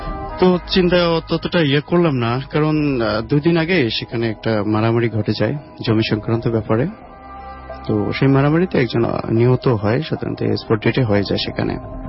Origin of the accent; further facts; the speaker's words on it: Brahmanbaria, Chittagong Division, Bangladesh; ব্রাহ্মণবাড়ি থেকে আসছি।